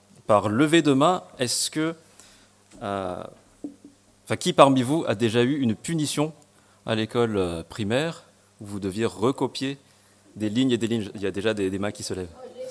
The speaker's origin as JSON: {"language": "French", "country": "Madagascar", "tie": "born or raised there", "first_language": "Malagasy", "second_language": "French", "said": "j'ai grandi à Madagascar, donc le malgache est ma langue maternelle."}